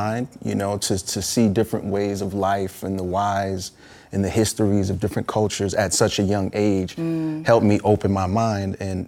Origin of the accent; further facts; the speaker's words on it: New York, United States; all of that stuff, I think, poured into me, you know, as a kid growing up in New York.